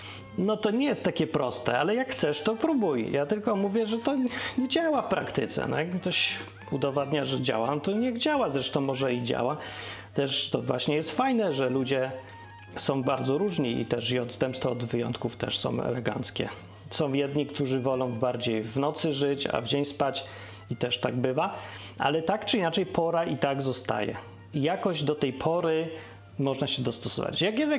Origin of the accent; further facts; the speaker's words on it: Lesser Poland, Poland; bo ja spod Krakowa mówię językiem polskim, krakowskim teraz